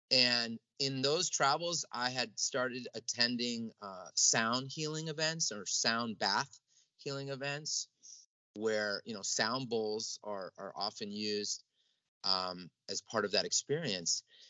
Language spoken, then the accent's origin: English; Los Angeles, California, United States; So, growing up in Los Angeles, I do have many friends who are actors, performers, and singers and artists